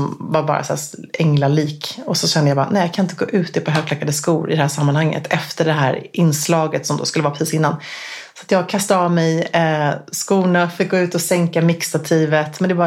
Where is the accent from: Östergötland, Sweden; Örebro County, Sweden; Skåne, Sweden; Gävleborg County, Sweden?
Gävleborg County, Sweden; Gävle; Vi var gamla barnomskompisar från Gävle